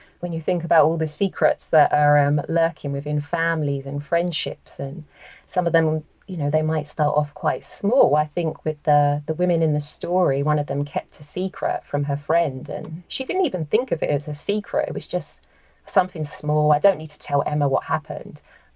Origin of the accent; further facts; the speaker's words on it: London, United Kingdom; Well, I'm from London and my last novel was purely set in East London.